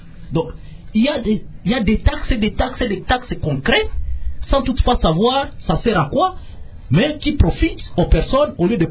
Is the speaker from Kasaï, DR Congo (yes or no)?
no; Lubumbashi, Haut-Katanga, DR Congo; Je viens de Lubumbashi.